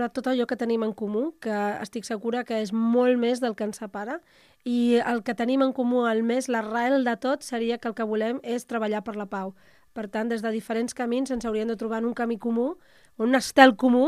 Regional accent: Barcelona, Catalonia, Spain; Soc de Barcelona i tenia moltes ganes de tornar.

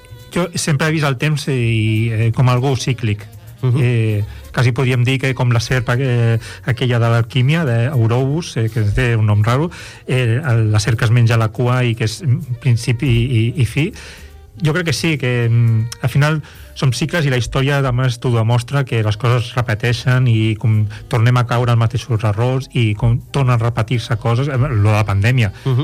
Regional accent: El Prat de Llobregat, Catalonia, Spain; on he sigut jo tota la vida, he crescut al Prat

